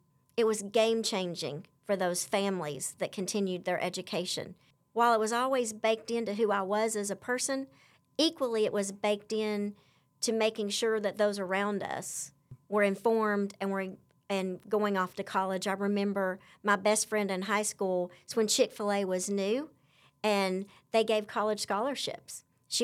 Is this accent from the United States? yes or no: yes; Kingsport, Tennessee, United States; born there; I was born in Kingsport, Tennessee.